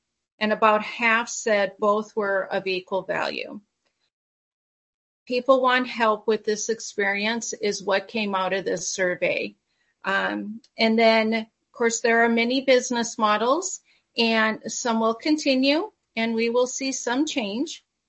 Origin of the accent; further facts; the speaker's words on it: Washington, United States; when people noticed I was from Washington, they would come up and immediately start talking about how we made our law change back in January